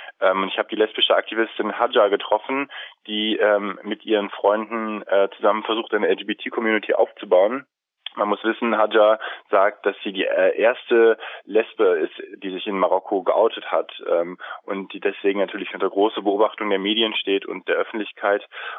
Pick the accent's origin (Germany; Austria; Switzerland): Germany; ich als Deutscher lebe in einem Land, wo meine Freiheiten gesetzlich verbrieft sind